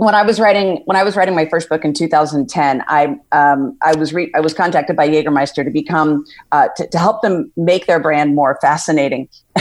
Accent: Jacksonville, Florida, United States; I grew up in Jacksonville, Florida. My parents just celebrated their 62nd wedding anniversary.

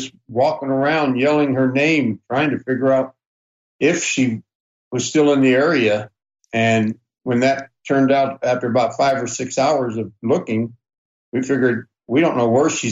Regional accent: Deer Park, Washington, United States; We're from Deer Park, Washington. So we were 225 miles away from home.

